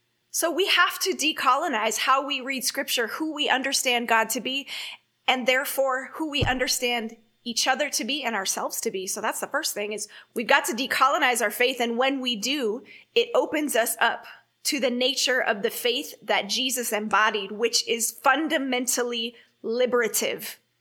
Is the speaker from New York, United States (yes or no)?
no; Oakland, California, United States; also born or lived in Soweto, South Africa; growing up in East Oakland, you know, it's the birthplace of the Black Panther Party, and then spending a decade in Soweto